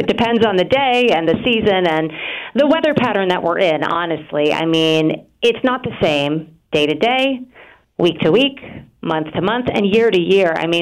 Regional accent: New England, United States; And I think, you know, growing up in New England, it helped to spark that interest too.

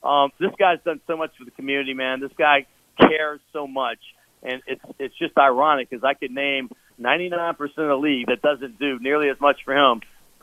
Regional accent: New Orleans, Louisiana, United States; I grew up in a town when I was growing up in New Orleans that was racist. I moved around the country for 30 years to other places that were racist, some less so. And I moved back

